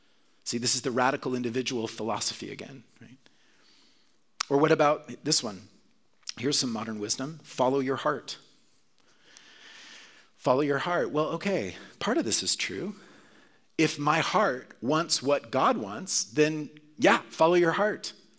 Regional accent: Oklahoma, United States; also born or lived in Texas; I'm a kid who grew up in a very nationalistic world. I was born in Texas, grew up in Oklahoma.

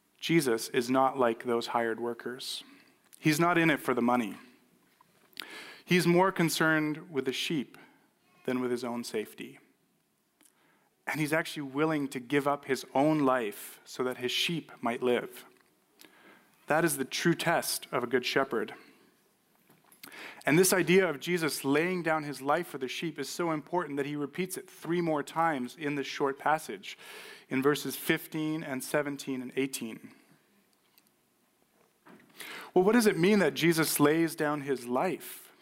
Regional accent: New Mexico, United States; but I did grow up in New Mexico, as some of you may know, and I love New Mexico. New Mexico, my home state, just so you know

